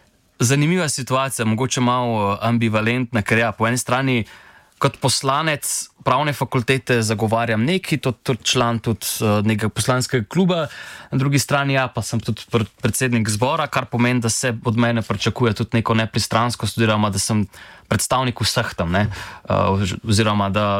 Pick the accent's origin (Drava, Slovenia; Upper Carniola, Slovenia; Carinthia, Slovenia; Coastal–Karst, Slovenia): Upper Carniola, Slovenia; Škofja Loka; kaj prihajam iz Škofje Loke, zato ker je glih 25 km, ne 26